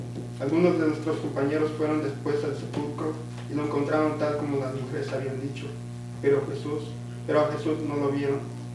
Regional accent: Mount Vernon, Washington, United States; venimos de Mount Vernon, Washington. Somos líderes en la iglesia luterana que tenemos

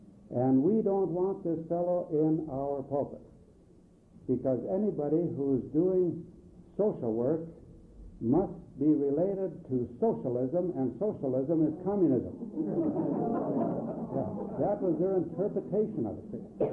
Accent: California, United States; And we're from the San Francisco Bay Area.

